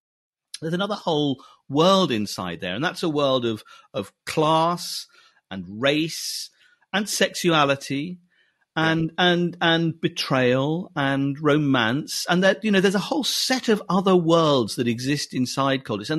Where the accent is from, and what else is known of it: Scotland, United Kingdom; born or raised there